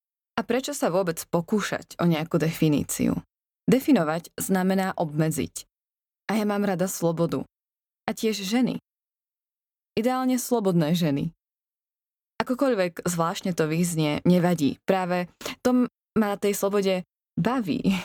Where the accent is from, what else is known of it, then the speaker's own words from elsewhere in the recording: Michalovce, Košice Region, Slovakia; Pochádzam z Michaloviec a meriam 159 cm.